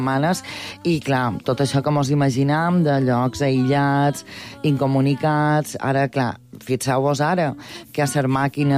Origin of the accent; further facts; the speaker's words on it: Germany; Jo, quan era petita a Alemanya, clar, nevava jo, neu, tornava loca.